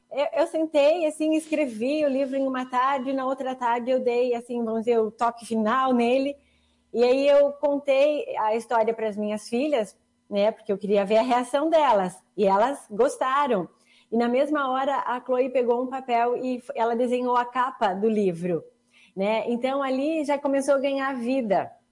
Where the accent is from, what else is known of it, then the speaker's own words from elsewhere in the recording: Passo Fundo, Rio Grande do Sul, Brazil; Então, sim, sou de Passo Fundo e sou lagoense também